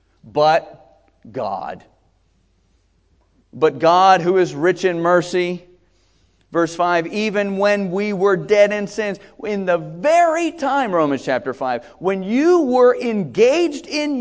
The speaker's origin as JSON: {"language": "English", "country": "United States", "said": "And as Americans, we go, hi-ya! Because I'm an American and I'm all about individuality and freedom."}